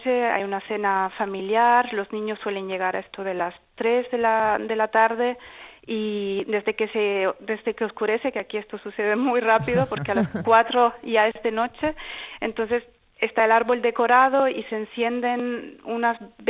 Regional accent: Canary Islands, Spain; moved away as an adult; ¿Que se me nota en el acento? Sí, y más si supieras que soy canaria.

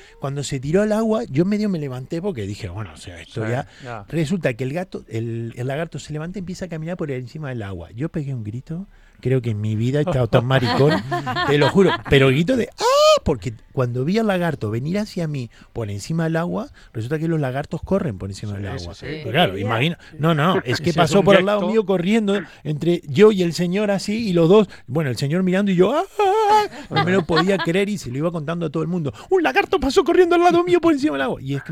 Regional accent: Uruguay; Porque yo me crié en Uruguay y comía unas guayabas del árbol

